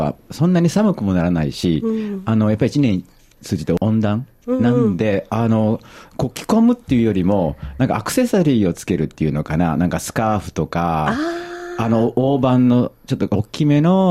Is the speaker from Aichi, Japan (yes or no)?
no; Kyoto, Japan; moved away as an adult; 古風な、匂いのする、京都で生まれ育って